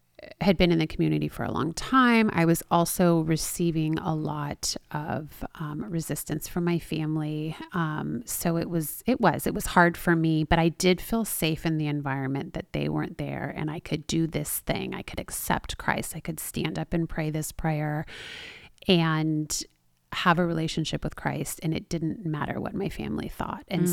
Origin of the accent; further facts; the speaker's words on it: Los Angeles, California, United States; I grew up in Los Angeles. I did forget to say that.